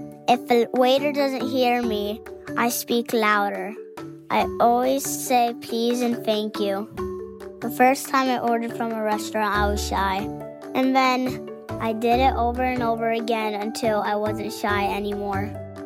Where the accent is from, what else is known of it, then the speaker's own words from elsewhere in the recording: Hartland, Michigan, United States; from Heartland, Michigan.